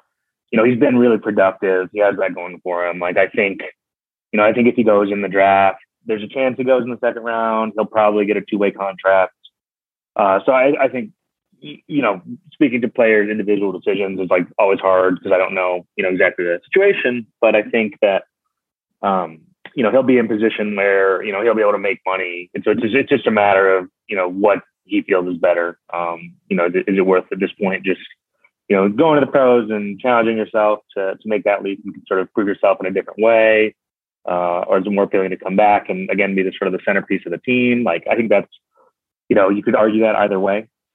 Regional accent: Chicago, Illinois, United States; I grew up in Chicago.

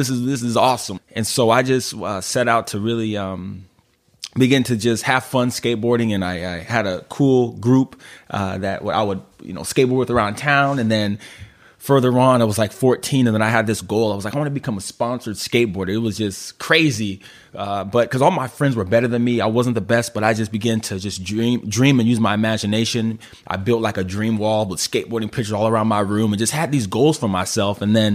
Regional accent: Alaska, United States; I'm born and raised in Alaska, and when I was younger, I was super, super hyper

